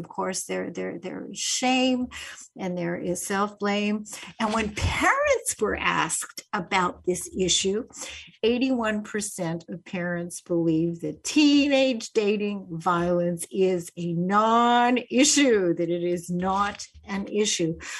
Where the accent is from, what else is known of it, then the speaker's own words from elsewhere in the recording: Winnipeg, Manitoba, Canada; when I think when I was growing up in Winnipeg, I mean, violence, teenage dating violence, I don't think so.